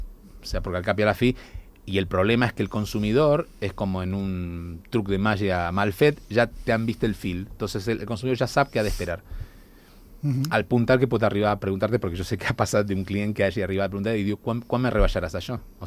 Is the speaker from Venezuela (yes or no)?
no; Argentina; born there; Catalan is a second language; moved away; jo que he nascut a l'Argentina